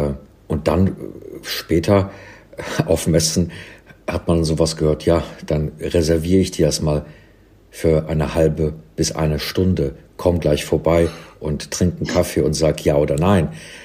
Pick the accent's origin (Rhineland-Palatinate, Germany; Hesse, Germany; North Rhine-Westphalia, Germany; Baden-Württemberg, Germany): North Rhine-Westphalia, Germany; Cologne; weg von London eben in Köln, in meiner Heimatstadt, umgeguckt habe